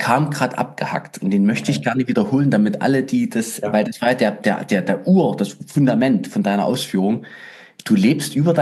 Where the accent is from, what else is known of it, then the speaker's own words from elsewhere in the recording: Nossen, Saxony, Germany; so, ich komme auch aus der Ecke, ne? Also Nossen, Randerzgebirge